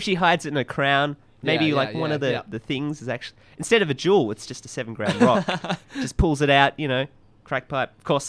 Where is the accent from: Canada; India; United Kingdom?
India; Of course, I'm Indian, so I can make those jokes.